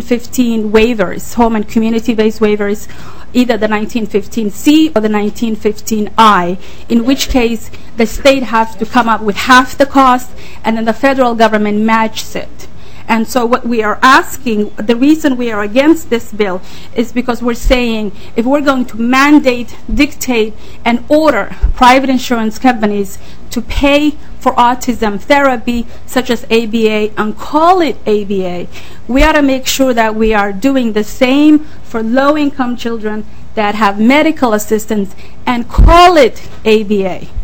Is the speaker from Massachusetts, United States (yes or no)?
yes; Boston, Massachusetts, United States; now in Minnesota, United States; I grew up in Boston, so I want to be able to bring their voices here.